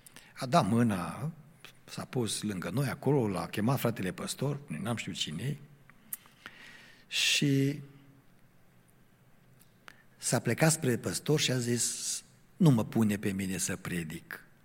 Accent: Cluj-Napoca, Cluj County, Romania; m-am dus în biserica în care am crescut, în Cluj, în mănăștur

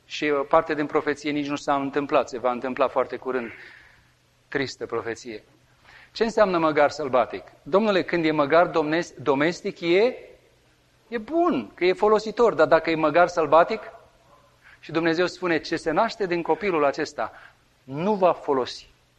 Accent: Romania; Romanian is a second language; mă vede că vorbesc cu accent cu Dana, așa românește cum vorbeam, eu știu, englezește cu ei acolo cu accentul meu, se întoarce la mine și zice, ești iranian? Și eu zic, romanian.

